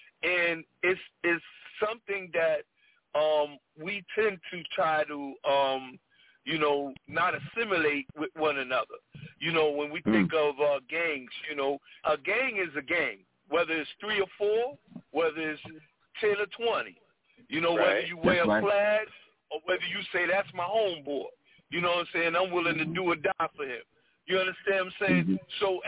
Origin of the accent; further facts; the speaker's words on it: Paterson, New Jersey, United States; I'm from Paterson, New Jersey.